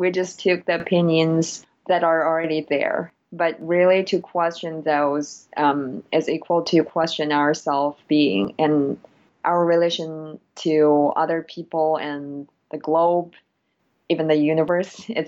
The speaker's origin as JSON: {"language": "English", "country": "China", "tie": "born or raised there", "moved": "as an adult", "lives_now": "United States", "said": "So I am Chinese. I was born and raised in China, and actually I came to the U.S. 5 years ago."}